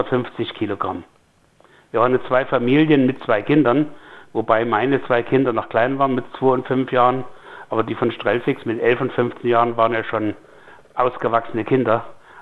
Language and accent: German; East Germany, Germany; moved away; Also wir sind aus der DDR in die Bundesrepublik geflohen